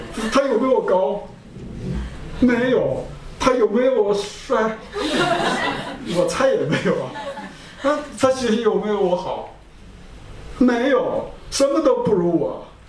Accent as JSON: {"language": "Chinese", "region": "Liaoning", "country": "China", "tie": "born or raised there", "said": "他没有办法从我们家乡那个小城搬到我们家乡一个比较大的城，很多人知道叫大连"}